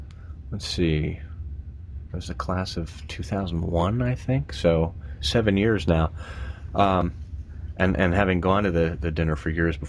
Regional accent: Connecticut, United States; I was lucky enough, having been born and raised in Connecticut, to partake in the Men on the Tour

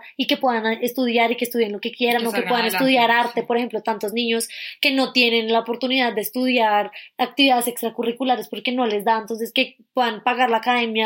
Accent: Colombia; Ay, sí, señora. Somos de Colombia.

